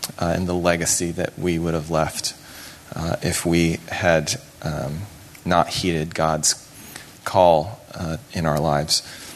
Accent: Texas, United States; now in Washington, United States; So we are both from Texas and moved up to D.C., and that's where a lot of our story happens.

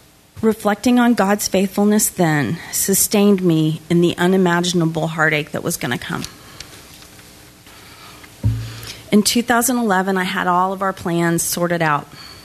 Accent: Dallas, Texas, United States; I grew up right here in Dallas, going to church before I could even walk.

